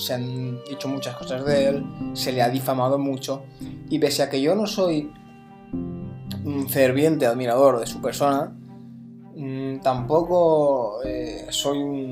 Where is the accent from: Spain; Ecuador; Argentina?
Spain; porque por ejemplo en mi país, en España